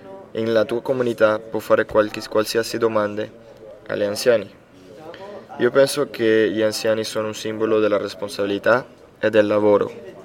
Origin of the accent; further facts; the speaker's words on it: Venezuela; Italian is a second language; Mi ricordo quando abitavano in Venezuela, nel mio paese